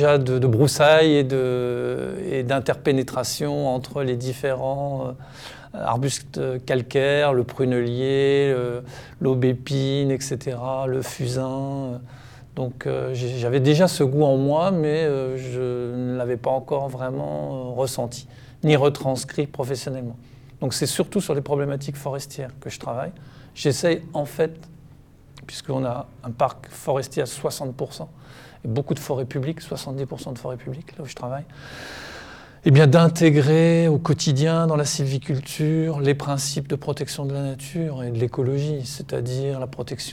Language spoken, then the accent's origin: French; Grand Est, France; j'aimais aller me promener dans les forêts de ma région d'origine, à savoir le plateau lorrain, les côtes de Moselle, des forêts assez sauvages